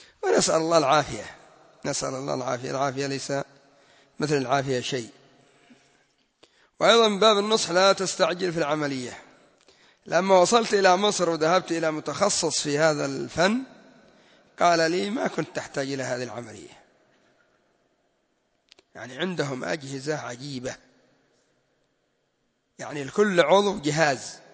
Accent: Yemen; التخدير عندنا في اليمن تقوم 6 ساعات وأنت مسطول

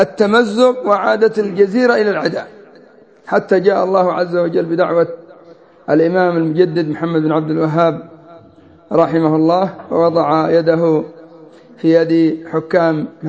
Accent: Yemen; يعني الأضرحة عندنا في اليمن، يعني قبر هود يزعمون أن من زاره 5 مرات أفضل من حج بيت الله الحرام

